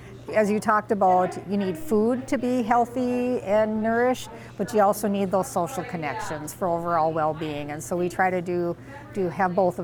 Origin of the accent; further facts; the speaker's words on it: Fargo, North Dakota, United States; and I'm from Fargo, and my life experiences, my work experiences, I knew Fargo was a very generous community